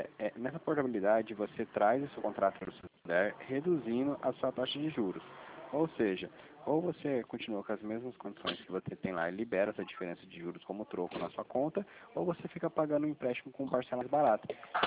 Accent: São José dos Campos, São Paulo, Brazil; Não, não sou de Teodoro, sou de São José dos Campos, né?

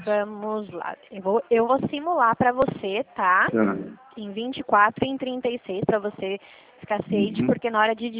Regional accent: Dracena, São Paulo, Brazil; Eu sou aqui de Dracena. A minha central fica, a minha agência fica. Sou aqui do interior.

